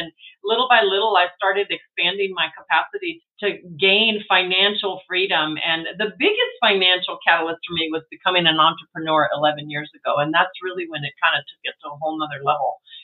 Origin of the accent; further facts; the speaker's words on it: El Paso, Texas, United States; And I'm a border town girl. I grew up in El Paso and my mom had a lot of mental illness